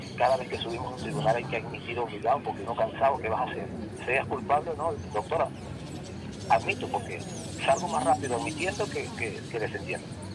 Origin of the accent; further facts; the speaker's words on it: Maracaibo, Zulia, Venezuela; nosotros somos de Maracaibo, nosotros queremos, merecemos estar aquí